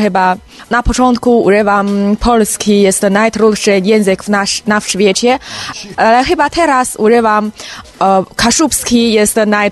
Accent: northern China, China; Polish is a second language; now in Poland; Jestem też z Chin i jestem z chyba północy Chin, tak samo jak pan z Harbinu. I teraz uczę się filologii polskiej w Polsce.

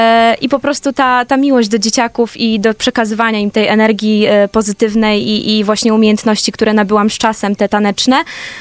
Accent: Władysławowo, Pomeranian Voivodeship, Poland; No jestem z Władysławowa

